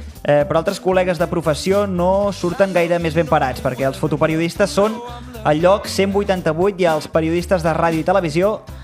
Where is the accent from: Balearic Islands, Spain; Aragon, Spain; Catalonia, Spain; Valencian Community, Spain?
Catalonia, Spain; Sant Celoni; recordo quan era petit que aquí a Sant Celoni feia una farum de productes químics